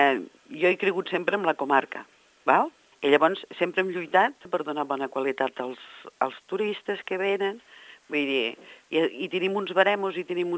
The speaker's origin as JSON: {"language": "Catalan", "town": "Cornudella de Montsant", "region": "Catalonia", "country": "Spain", "said": "perquè jo, per exemple, sóc de Cornudella"}